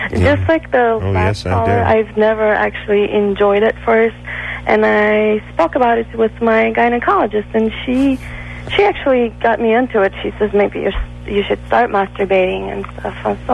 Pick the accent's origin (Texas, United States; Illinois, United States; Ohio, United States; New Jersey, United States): Illinois, United States; Chicago; What do you mean, where I'm from? Chicago.